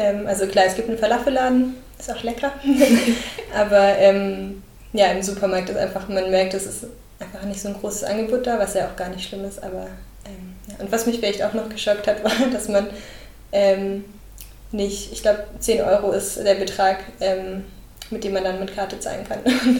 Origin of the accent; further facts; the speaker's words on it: Heidenheim, Baden-Württemberg, Germany; Ich komme aus Heidenheim, das ist eine kleine Stadt in Baden-Württemberg.